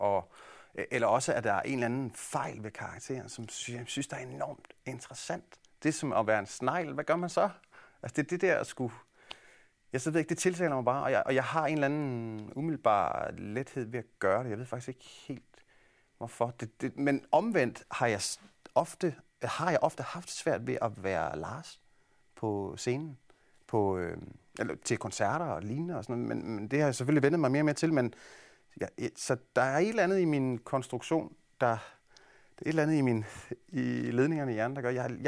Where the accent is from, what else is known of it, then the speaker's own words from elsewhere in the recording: Herning, Central Denmark Region, Denmark; i Herning, hvor jeg kommer fra